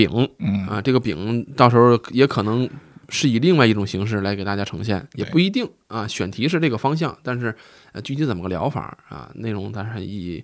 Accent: Tangshan, Hebei, China; 因为我本身我是唐山人，然后大鱼呢又是成都人，然后我没有经历，但是我的父辈经历了那个76年的地震，

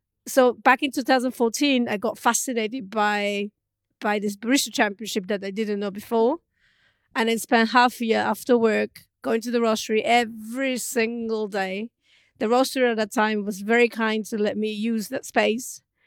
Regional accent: Japan; English is a second language; now in Zurich, Switzerland; Growing up in Japan, for me, with my parents, spending weekends in the area where it's far from my hometown

